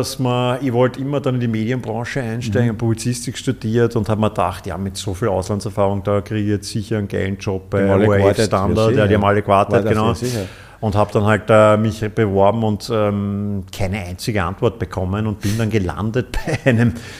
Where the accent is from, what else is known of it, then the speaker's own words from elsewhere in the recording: Vienna, Austria; also born or lived in United States; ich habe 3 Jahre in Amerika gelebt. Vielleicht hat das mein Wienerisch ein bisschen ruiniert.